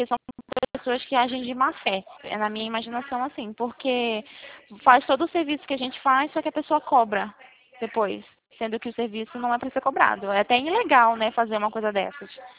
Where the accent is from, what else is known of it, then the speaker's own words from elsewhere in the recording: São Paulo, Brazil; Eu sou de São Paulo também, tô falando do interior de Campinas.